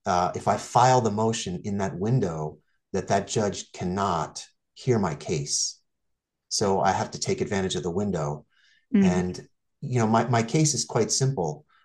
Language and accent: English; New Jersey, United States; I come from a humble background. I grew up middle class in New Jersey.